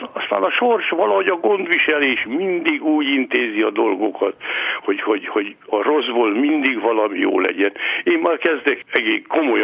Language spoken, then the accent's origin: Hungarian; Baranya, Hungary; az a helyiség, ahol én születtem, Baranyos helyében, az ma már város, akkor még község volt, úgy mondhatnám, hogy az ormánság fővárosa, de hát mégiscsak egy nagy község volt. Én ott születtem